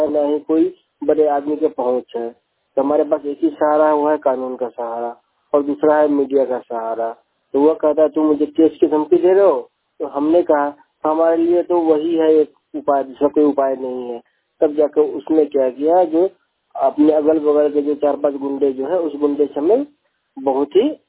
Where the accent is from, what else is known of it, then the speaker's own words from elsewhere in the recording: Bihar, India; now in Gurgaon, India; गुड़गांव का रहने वाला हूँ। मैं बिहार से आता हूँ।